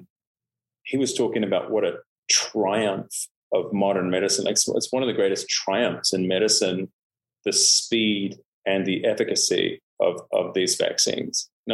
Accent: New Zealand; also born or lived in Canada; I moved from Canada to New Zealand when I was almost five. And I just always felt, you know, like a foreigner, even though, you know, I essentially grew up in New Zealand

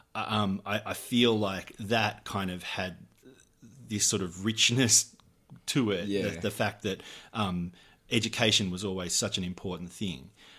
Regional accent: Maryborough, Victoria, Australia; also born or lived in Frankston; I was born in Frankston 42 years ago, raised by a single mum and my grandma. Moved to the country and went to high school in Maryborough in the heart of Victoria, which is the place I tell people I come from, even though I only lived there for 8 years or so.

